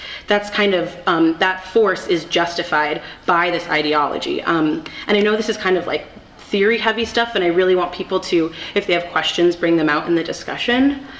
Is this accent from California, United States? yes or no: yes; California, United States; And also, I'm from the Bay Area where homelessness is really, really rampant.